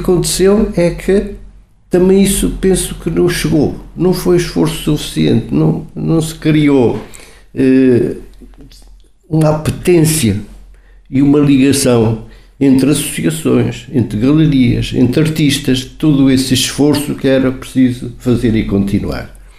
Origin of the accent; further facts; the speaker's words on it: Portugal; à nossa própria individualidade como portugueses e como Portugal.